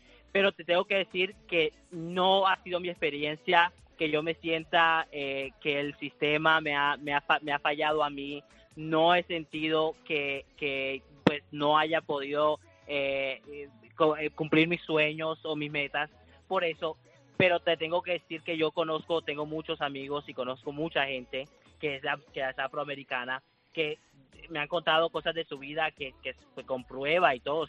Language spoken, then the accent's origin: Spanish; Colombia; yo soy de Colombia, mitad de mi familia es de piel blanca, mitad de familia es de piel oscura.